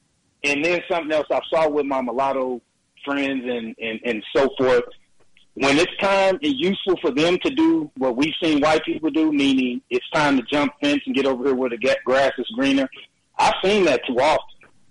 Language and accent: English; the South, United States; So that told me a lot about the people that I grew up with in the South already seeing how they behave.